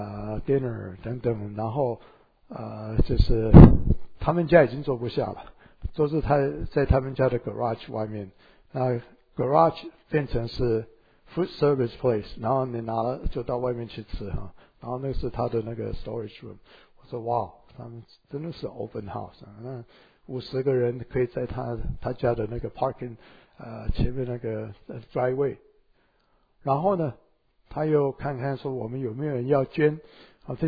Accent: Taiwan; 我说我以前是等等的从。台湾来这边读书，

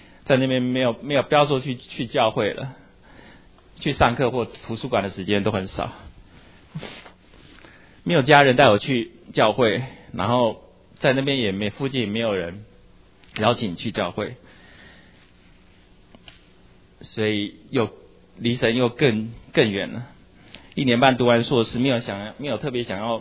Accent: Taiwan; 我来自台湾，父母都是中研大学的化学系的教授

